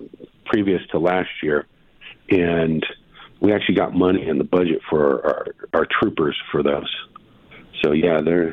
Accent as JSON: {"language": "English", "town": "Sierra Vista", "region": "Arizona", "country": "United States", "said": "So, you know, I'm from Sierra Vista."}